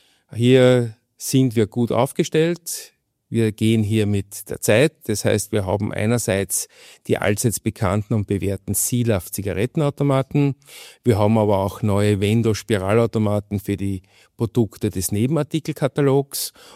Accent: Styria, Austria; born there; also born or lived in Munich; Und als gebürtiger Steirer sind mir die vollmundigen Biere und Weine der steirischen Kultur ja auch von Jugend an ein Begriff.

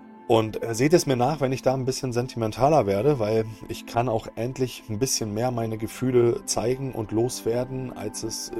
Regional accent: East Germany, Germany; also so sagt man bei uns im Osten, wo ich herkomme.

